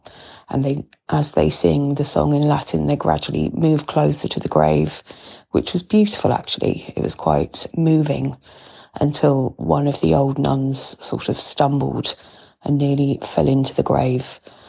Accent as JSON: {"language": "English", "region": "London", "country": "United Kingdom", "accent": "London", "lives_now": "Ireland", "said": "And I think now, having moved back to Ireland with my big London accent, lots of Irish people have teachers that were nuns or priests"}